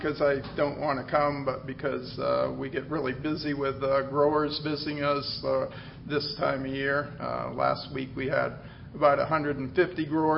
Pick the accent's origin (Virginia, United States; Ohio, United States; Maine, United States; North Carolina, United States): Maine, United States; I'm from Maine, and I went to undergraduate at the University of Maine in plant soil sciences